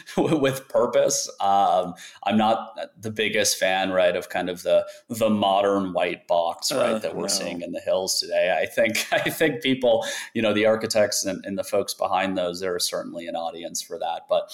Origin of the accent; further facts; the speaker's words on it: Colorado, United States; I'm from Colorado and growing up in the mountains, I certainly like the kind of modern mountain vibe, that will always be home for me.